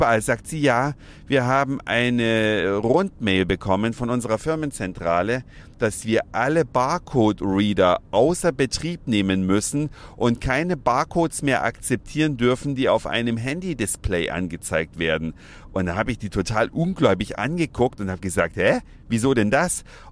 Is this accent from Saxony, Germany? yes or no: yes; Saxony, Germany; in meiner alten Heimat im Bundesland Sachsen